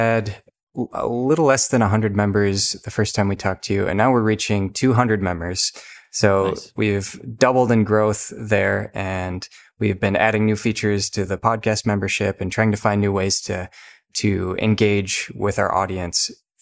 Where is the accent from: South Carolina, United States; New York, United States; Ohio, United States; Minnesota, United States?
Minnesota, United States; She's from Colima, Mexico, and I'm from Minnesota.